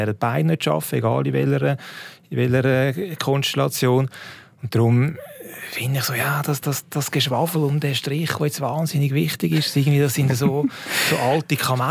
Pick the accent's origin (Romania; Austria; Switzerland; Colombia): Switzerland; Zurich; Ich bin ja neutral, ich bin ja als Zürcher da.